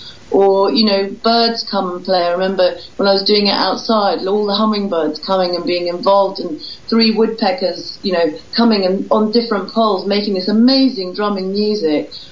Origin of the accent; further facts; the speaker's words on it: Fiji; also born or lived in Vanuatu / Africa; My dad is half English and half Irish, so I'm a quarter of all of those. But I was brought up in Fiji and Vanuatu in the South Pacific, and then in Africa